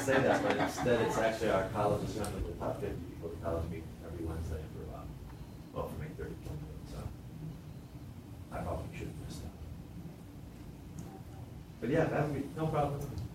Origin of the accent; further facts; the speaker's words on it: West Coast, United States; born there; also born or lived in Los Angeles, United States / Connecticut, United States / New York, United States; I was born on the West Coast, lived in Los Angeles for about 10 years, moved to the East Coast, lived in Connecticut for about 10 years, and then spent 30 years in New York